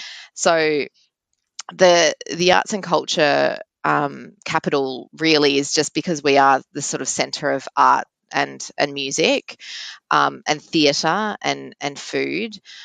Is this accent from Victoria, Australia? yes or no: yes; Melbourne, Victoria, Australia; I'm a bit biased because I'm born and bred in Melbourne.